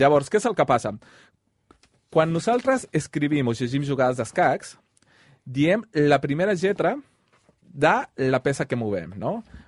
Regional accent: Mexico; now in Barcelona, Spain; Jo sóc mexicà i bé, ja fa uns quants anys que estic a Barcelona. Fa 7 anys, però tallats, no? Vaig estar aquí del 2012 fins al 2016. Me'n vaig anar un parell d'anys a París i em vaig tornar al 2019.

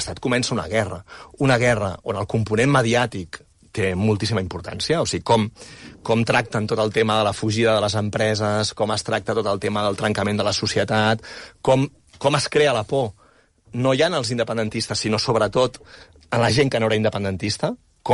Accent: Ripollet, Catalonia, Spain; Jo sóc de Ripollet.

